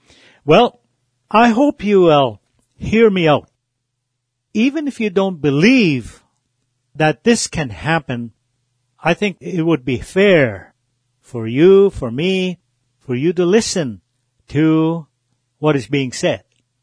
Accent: Alberta, Canada; Whitefish Lake Band, number 128 in Alberta. I am a Cree, and I'm getting older now.

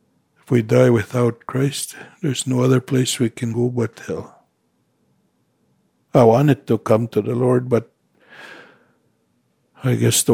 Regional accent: Kikino, Alberta, Canada; I'm from Kikino Métis Settlement, and I was raised here. I was 1 year old when my parents moved to Kikino

